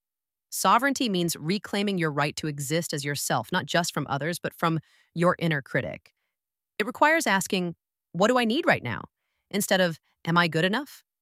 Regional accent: Paris, Île-de-France, France; English is a second language; now in United States; Growing up in Paris, I absorbed French cynicism, bonding through complaining, believing nothing would work out. Moving to America exposed me to the opposite.

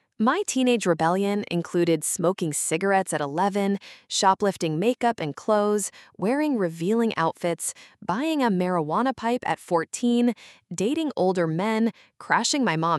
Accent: San Francisco, California, United States; Growing up in San Francisco and attending UCLA exposed me to Asian Americans pursuing diverse paths

